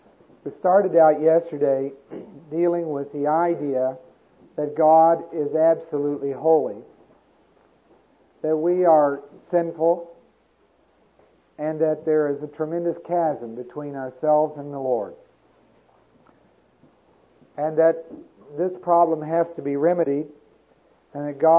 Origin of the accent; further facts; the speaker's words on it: West Virginia, United States; And I grew up in West Virginia, so I'm not sure I know what the problem is.